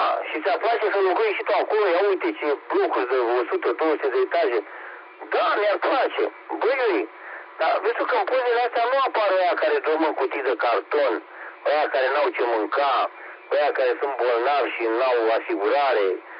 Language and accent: Romanian; Romania; Și noi suntem români și trebuie să iubim România.